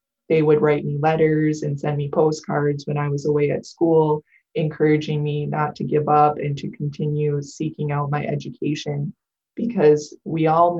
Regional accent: Michigan, United States; really growing up on the Bay Mills Indian Community Reservation, you get to see how much everyone, every person believes in you as an individual.

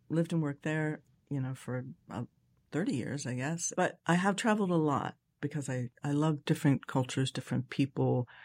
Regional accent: Cincinnati, Ohio, United States; moved away as an adult; Born and raised in Cincinnati.

